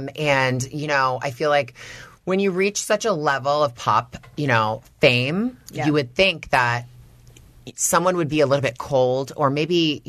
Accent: Toronto, Ontario, Canada; I grew up in Canada, in Toronto, like, in the suburbs.

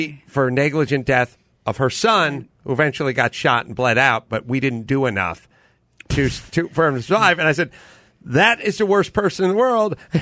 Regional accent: North Hollywood, California, United States; I grew up in North Hollywood.

